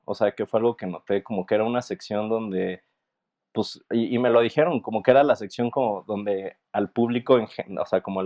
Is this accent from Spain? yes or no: no; Puebla, Mexico; descubrimos que uno de ellos también era de Puebla y yo soy de Puebla.